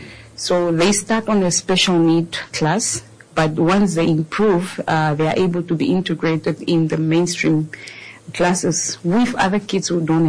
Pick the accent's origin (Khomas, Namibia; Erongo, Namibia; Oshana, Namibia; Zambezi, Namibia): Erongo, Namibia; Swakopmund; because I grew up in Mondesa.